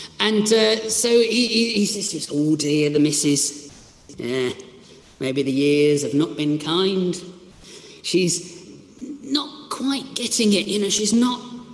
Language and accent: English; South West England, United Kingdom; accent: Cornish; I don't know how my Cornish accent is there. Sounding quite Dutch, I think.